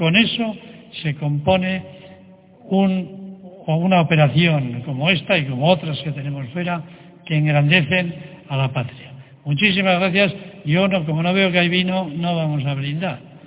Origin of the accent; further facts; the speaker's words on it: Spain; Yo no sé si aquí hay representantes de otros países, solo somos los españoles.